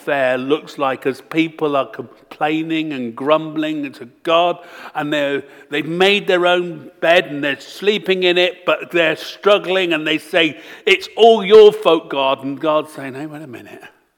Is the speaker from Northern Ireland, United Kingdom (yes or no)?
no; Torquay, South West England, United Kingdom; I come from the seaside, I come from Torquay.